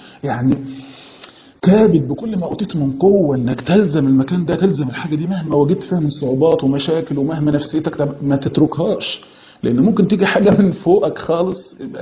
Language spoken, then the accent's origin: Arabic; Egypt; زي ما بيقولوا عندنا في مصر